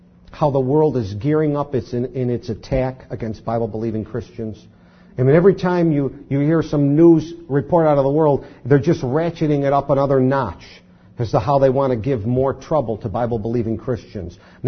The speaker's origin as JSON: {"language": "English", "town": "Buffalo", "region": "New York", "country": "United States", "tie": "born or raised there", "said": "You know, that's just the way I grew up. I grew up in Buffalo, city folk."}